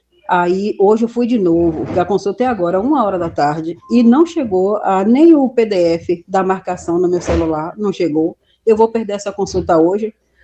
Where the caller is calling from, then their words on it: Papagaio, Brazil; sou aqui do Papagaio.